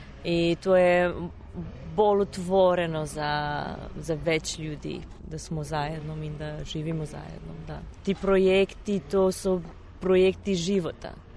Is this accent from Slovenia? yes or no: yes; Slovenia; Croatian is a second language; Tako, ja sam iz Slovenije, ali radim sa grupom u Francuski